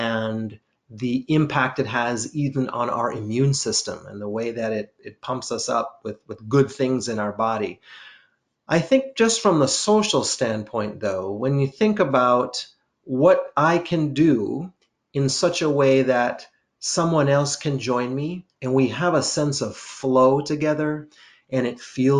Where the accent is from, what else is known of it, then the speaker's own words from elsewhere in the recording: Jamaica; I grew up in what I would consider a groove culture, reggae. I'm from Jamaica, right?